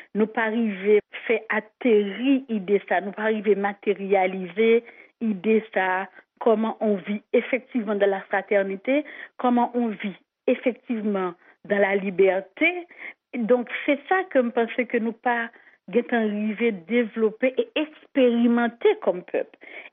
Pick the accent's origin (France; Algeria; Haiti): Haiti; moi, en tant qu'haïtienne, comme je suis racine